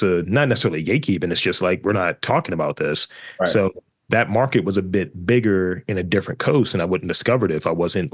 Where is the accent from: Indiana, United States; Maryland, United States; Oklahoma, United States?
Maryland, United States; Baltimore; people ask me all the time, where are you from, bro? And as soon as they hear me say two, they're like, oh, you're from Baltimore.